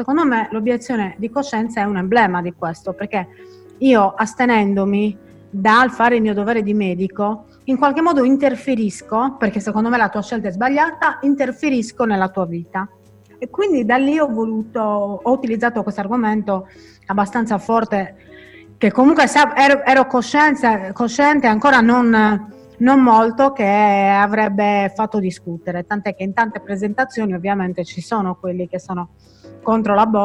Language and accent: Italian; San Gavino Monreale, Sardinia, Italy; now in Sinnai, Italy; in realtà sono originaria di San Gavino Monreale, non vivo più a San Gavino, anche se rimarrà il mio paese, frequento spesso, ahimè non in questo periodo, vivo a Sinnai, però sono sangavinese doc.